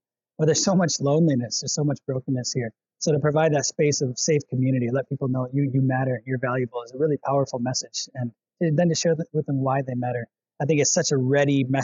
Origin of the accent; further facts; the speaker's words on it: Grand Rapids, Michigan, United States; So I'm from Grand Rapids, Michigan.